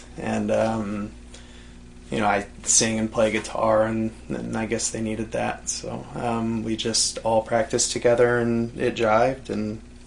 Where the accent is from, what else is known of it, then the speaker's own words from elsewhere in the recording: New Mexico, United States; now in Illinois, United States; I mean, I grew up in New Mexico, and I've lived in Illinois for 10 years or so